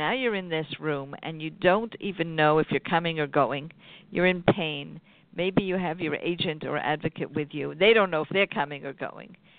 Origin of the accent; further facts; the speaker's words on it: New York, United States; As a New Yorker, I can tell you which hospital